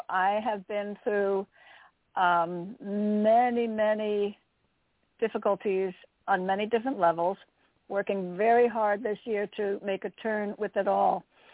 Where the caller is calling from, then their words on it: Connecticut, United States; calling from Connecticut.